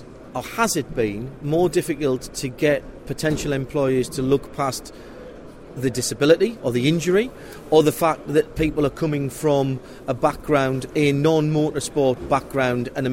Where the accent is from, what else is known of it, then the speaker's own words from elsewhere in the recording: Sunderland, North East England, United Kingdom; Sunderland's my hometown